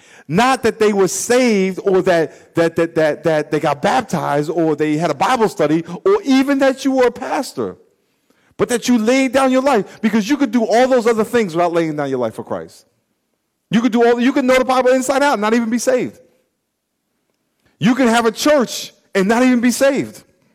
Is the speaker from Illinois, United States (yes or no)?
no; New York, United States; I grew up in New York, and one of my friends from when I was a kid called me the other day